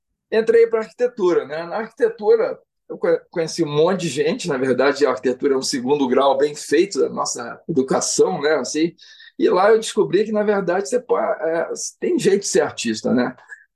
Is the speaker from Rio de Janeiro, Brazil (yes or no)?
no; Paraná, Brazil; eu pintava, desenhava quando era criança lá no Paraná, entendeu? Assim, e aí eu queria vender meus desenhos lá na Feira Hippie, que tinha lá em Curitiba. A gente morava fora de Curitiba